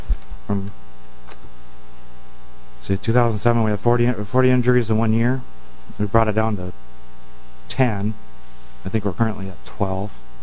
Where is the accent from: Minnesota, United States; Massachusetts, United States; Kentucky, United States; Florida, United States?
Minnesota, United States; Bemidji; I'm from Bemidji, Minnesota.